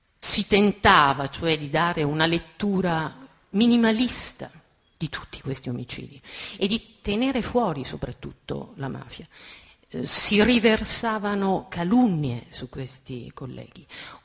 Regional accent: Sicily, Italy; moved away as an adult; come vi ha detto Vitolo Monaco, sono siciliano, ho lavorato a lungo qui all'Ora di Palermo, sono andata via subito dopo il maxi processo, nel 87.

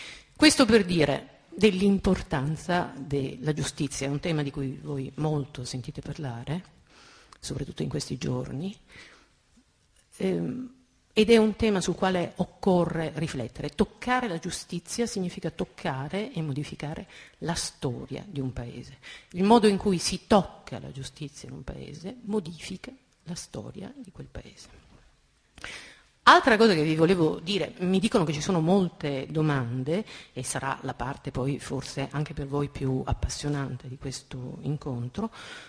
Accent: Sicily, Italy; moved away as an adult; come vi ha detto Vitolo Monaco, sono siciliano, ho lavorato a lungo qui all'Ora di Palermo, sono andata via subito dopo il maxi processo, nel 87.

